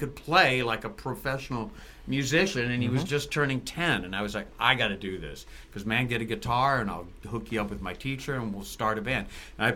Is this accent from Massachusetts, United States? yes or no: no; Riverside, California, United States; moved away as an adult; Yeah, I grew up in the Inland Empire in Riverside, went to school there, and then moved here after college in the very, very late 70s, tail end.